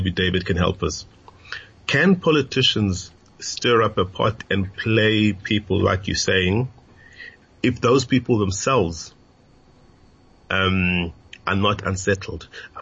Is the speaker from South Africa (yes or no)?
yes; South Africa; So I think when you start talking of those issues, then our being South African falls apart.